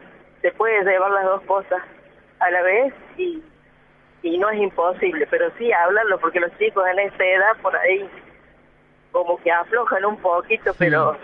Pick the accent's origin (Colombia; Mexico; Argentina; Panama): Argentina; Bunquillo, Córdoba; nosotros que somos de Bunquillo, lo que es el traslado de los chicos... Bueno, tienen que venir a Córdoba